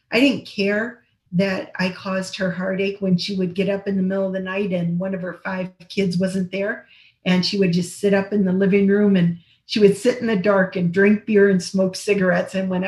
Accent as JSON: {"language": "English", "region": "Ohio", "country": "United States", "tie": "born or raised there", "said": "I'm one of five kids. I grew up back in Ohio, and a lot of alcoholism in my family tree"}